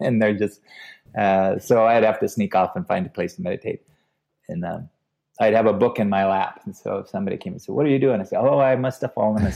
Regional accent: Wyoming, United States; now in Fairfield, United States; So I came out here from Wyoming and stayed a couple of years and came and went, met my wife here.

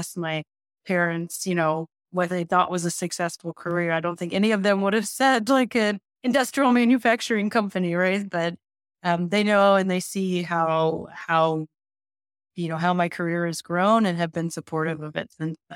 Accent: United States; I grew up in America, was born and brought up as an American, but I have an Indian heritage.

